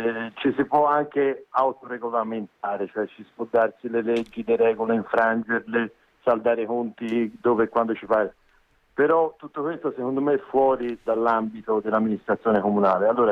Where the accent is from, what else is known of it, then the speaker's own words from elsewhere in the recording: Florence, Tuscany, Italy; Siamo fiorentini, insomma, ci va bene tutto, il contrario di tutto